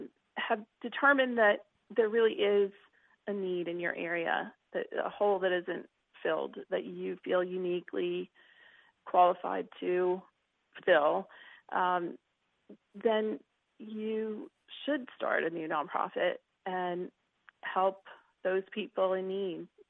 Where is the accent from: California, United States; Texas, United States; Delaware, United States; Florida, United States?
Delaware, United States; I'm actually from Delaware, which is why there is the Delaware statistic there.